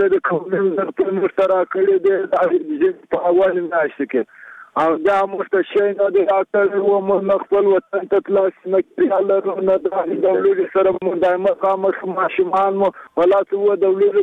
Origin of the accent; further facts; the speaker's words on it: Badghis, Afghanistan; زه د بادغیس اوسېدونکی یم.